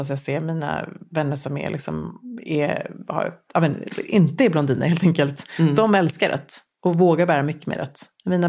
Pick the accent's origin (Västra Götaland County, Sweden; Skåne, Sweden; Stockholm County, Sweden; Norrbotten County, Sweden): Norrbotten County, Sweden; Luleå; Alltså, jag växte upp i Luleå, liksom.